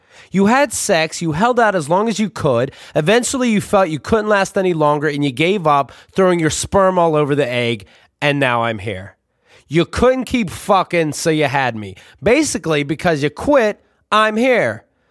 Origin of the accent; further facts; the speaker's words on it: Somerset, Pennsylvania, United States; born there; I was born on Monday, April 15th, 1974 in Somerset, Pennsylvania, USA. Somerset, Pennsylvania is nothing short of a little house on the prairie town.